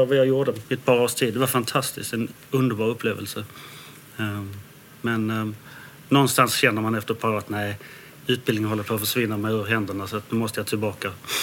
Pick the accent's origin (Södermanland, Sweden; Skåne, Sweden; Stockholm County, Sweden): Skåne, Sweden; Landskrona; Mina föräldrar är från Danmark. Och jag har vuxit upp i Skåne, i Landskrona, till en icke-vinintresserad familj.